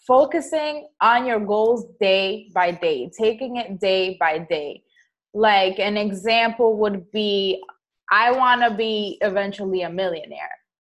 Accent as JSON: {"language": "English", "region": "Rhode Island", "country": "United States", "lives_now": "Massachusetts, United States", "said": "So I'm actually from Rhode Island."}